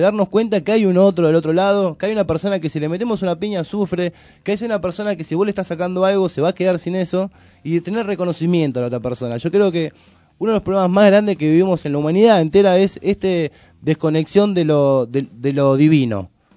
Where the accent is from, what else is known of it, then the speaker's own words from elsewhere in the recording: Paso del Rey, Buenos Aires Province, Argentina; yo soy de Paso de Rey